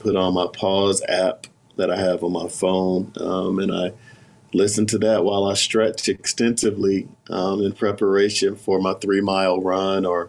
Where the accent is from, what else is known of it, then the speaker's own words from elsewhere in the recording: Sacramento, California, United States; I am calling from Northern California, here in Sacramento, California, the state's capital, where I'm born and raised.